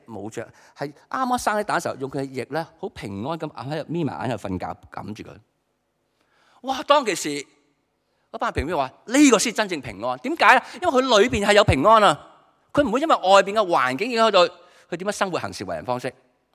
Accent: Hong Kong; 我们中国人，我们香港人很实际嘛

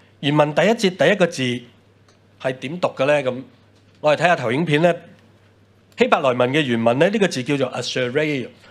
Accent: China; 咁呢個咧就係我哋中國人嘅智慧，亦都係中國人咧好注重福氣啊。

